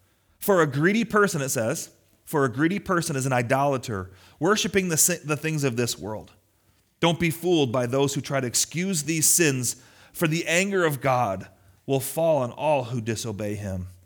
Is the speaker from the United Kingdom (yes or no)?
no; Detroit, Michigan, United States; So growing up, I grew up in the Detroit area downstate, and we had a lot more weather than we do here.